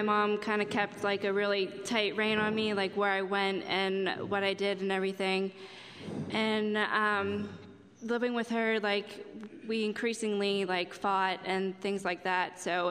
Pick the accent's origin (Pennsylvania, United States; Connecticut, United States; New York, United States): Pennsylvania, United States; Altoona; Like, I'm from Altoona